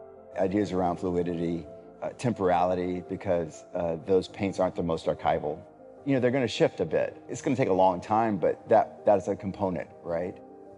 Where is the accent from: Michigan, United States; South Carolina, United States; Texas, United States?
South Carolina, United States; Columbia; now in Los Angeles, United States; I'm from Columbia, South Carolina, and I live here in Los Angeles, California. I've been here for 18 years now.